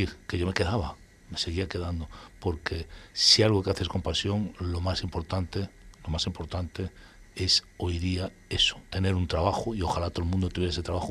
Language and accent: Spanish; Ponferrada, Castile and León, Spain; now in Madrid, Spain; Yo no me fui al Bierzo, a mi tierra, a Ponferrada, me quedé en Madrid